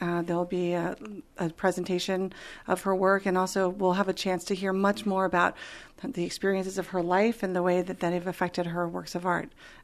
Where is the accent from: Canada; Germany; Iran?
Iran; I grew up in Iran under the Shah, so it was a very different kind of life at that time.